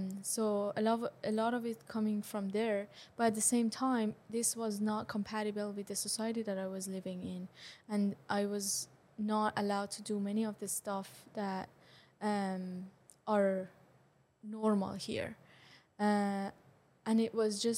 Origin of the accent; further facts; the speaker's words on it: Tehran, Tehran Province, Iran; I'm from Tehran, which is the capital, and capital of Iran is like a huge, big city. It's a metropolitan. It's 12 million people during the night and 16 million during the day.